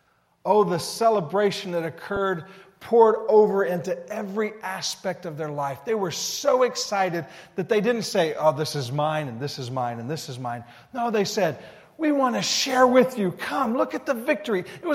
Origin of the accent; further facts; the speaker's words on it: Alabama, United States; I came across a story from Alabama. Yeah, our home state.